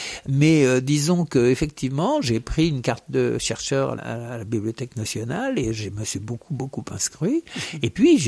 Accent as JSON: {"language": "French", "region": "Normandy", "country": "France", "tie": "born there", "said": "J'ai un côté breton, je suis né en Normandie, mais de parents bretons."}